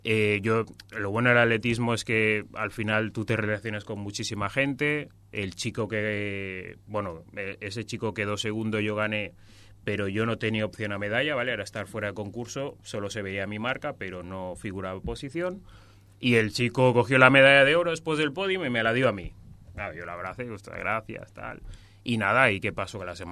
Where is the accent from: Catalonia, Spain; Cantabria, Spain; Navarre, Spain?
Catalonia, Spain; Premià de Mar; es un chico que nació en Barcelona, justo delante del Camp Nou, la maternidad. Me crié en Premia de Mar. Mis padres vienen de Gambia.